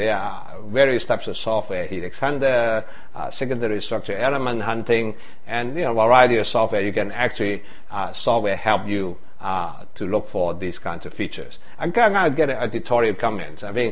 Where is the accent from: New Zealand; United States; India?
United States; Texas; I consider to be most conservative way, since I come from Texas.